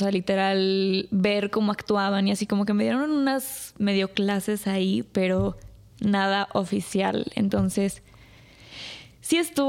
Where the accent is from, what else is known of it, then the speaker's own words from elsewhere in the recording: Dominican Republic; moved away; estaba viviendo en otro país, que crecí en República Dominicana